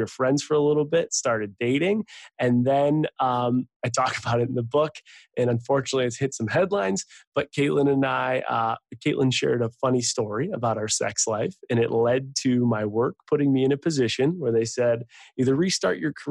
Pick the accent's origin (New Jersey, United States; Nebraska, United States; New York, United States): New York, United States; Buffalo; moved away as an adult; now in Seattle, United States; I grew up in Buffalo, bounced around pretty much everywhere for corporate America. You tell me where to go, I'll go. Uh-huh. I ended up getting my MBA in accounting and finance at night. And then there was a big move that brought me to Seattle.